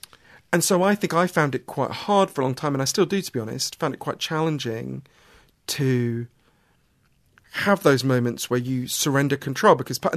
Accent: London, United Kingdom; like you say, I'm a city boy. I grew up in London.

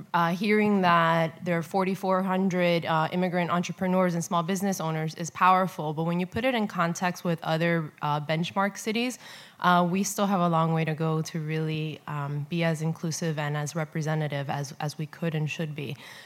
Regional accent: Miami, Florida, United States; now in Pittsburgh, United States; I'm from Miami originally and have lived at other places and that are more transient

